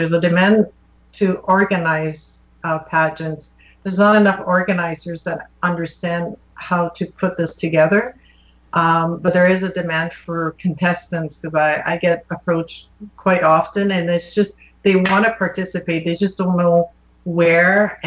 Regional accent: West Nipissing, Ontario, Canada; I'm right now coaching a young girl from my hometown of West Nipissing.

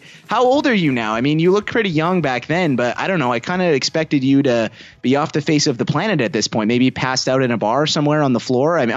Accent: Canada; because I'm Canadian

